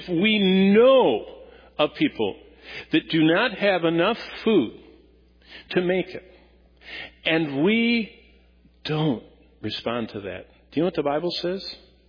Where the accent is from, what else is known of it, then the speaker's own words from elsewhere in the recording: Lansing, Michigan, United States; I mean, I was raised in Lansing, and my parents, who, my mom didn't work, my dad worked at General Motors hourly.